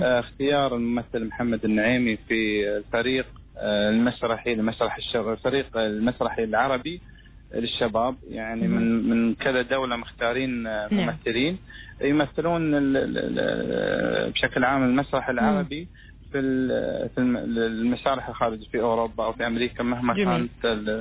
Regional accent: Oman; فالمسرحي عندنا في عمان يتميز بهذه الصفات.

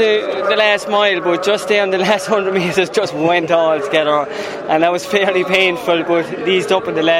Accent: Dungarvan, Munster, Ireland; It's a local marathon to me. I'm from Waterford anyway, Dungarvan.

